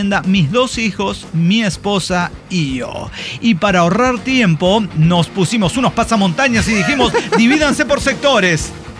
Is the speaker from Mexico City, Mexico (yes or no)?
yes; Mexico City, Mexico; en México, póngale, somos locales, chilangos, que entre chilangos, sí, nos vigilamos.